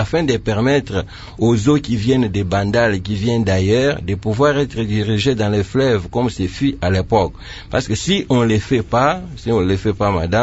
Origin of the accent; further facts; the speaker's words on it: DR Congo; Cela relève de notre comportement, de notre agir en tant que Congolais. Nous avons construit anarchiquement dans tous nos quartiers.